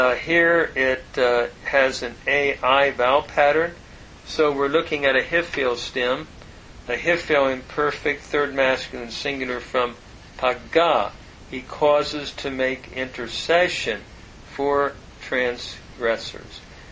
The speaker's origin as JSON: {"language": "English", "town": "Linden", "region": "Ohio", "country": "United States", "said": "I was from Linden."}